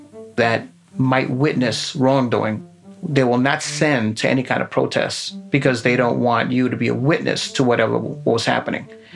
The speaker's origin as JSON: {"language": "English", "town": "Bronx", "region": "New York", "country": "United States", "tie": "born or raised there", "said": "And growing up in the South Bronx, I could understand how people did not like police officers"}